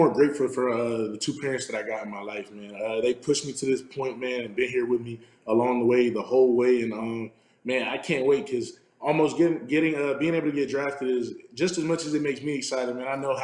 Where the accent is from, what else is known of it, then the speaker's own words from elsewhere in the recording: Florida, United States; It's a dream come true, especially from I'm from South Florida, so that's always been where I wanted to go.